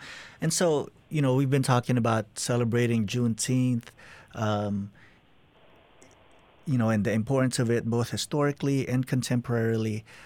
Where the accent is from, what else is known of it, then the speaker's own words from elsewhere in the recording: Philippines; now in United States; I am a Filipino immigrant to this country